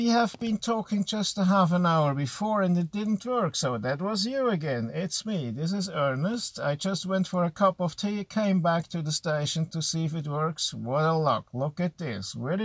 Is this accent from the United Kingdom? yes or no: no; Switzerland; I'm from Switzerland.